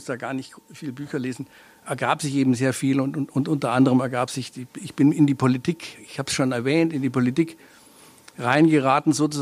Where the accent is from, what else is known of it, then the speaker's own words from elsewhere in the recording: Lake Constance, Germany; Ja, natürlich, ich bin am Bodensee aufgewachsen.